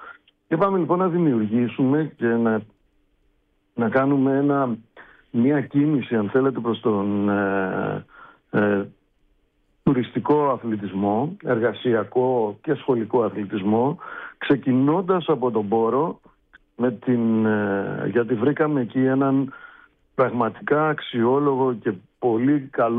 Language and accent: Greek; South Aegean, Greece; νομίζω ότι μια και είμαστε και πατριώτες από τα Δωδεκάνησα.